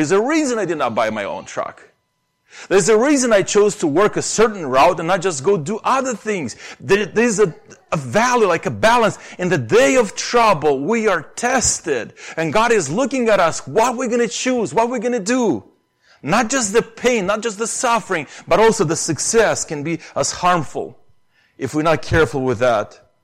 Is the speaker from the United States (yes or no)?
no; Romania; accent: Romanian; English is a second language; So nobody, like even the accent, I mean, you never would doubt that I'm a Romanian, right? By my accent.